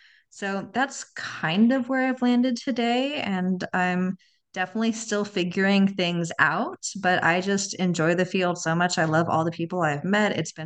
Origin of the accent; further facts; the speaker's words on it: Los Angeles, California, United States; Yeah, so I grew up in Los Angeles. And I'm just very lucky to have parents who were classic generational hippies and were very chill and relaxed.